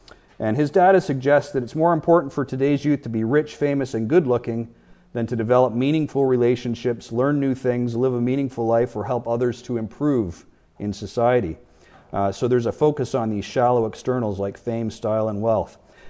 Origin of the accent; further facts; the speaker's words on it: Canada; now in United States; So Generation Z, or I say Z because I'm a Canadian.